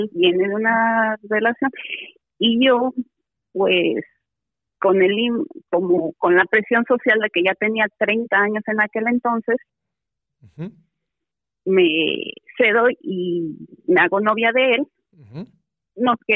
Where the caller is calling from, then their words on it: San Pablo, California, United States; Cerquita de San Francisco, se llama San Pablo.